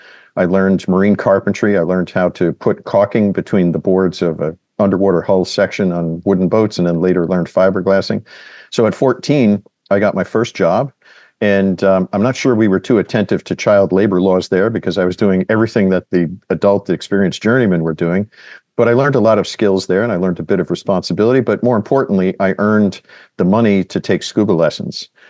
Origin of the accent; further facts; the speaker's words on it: New Jersey, United States; So I grew up on the Passaic River in New Jersey, and it was a very polluted river